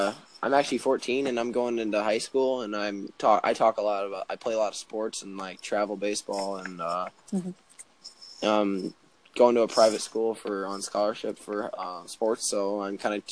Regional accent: Chicago, Illinois, United States; I'm from Chicago

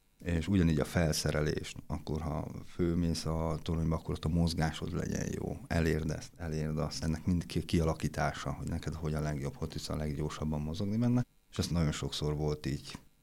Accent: Hungary; A tolmács segítségével próbáltunk elmondani, hogy majd magyarisznám, magyarok vagyunk.

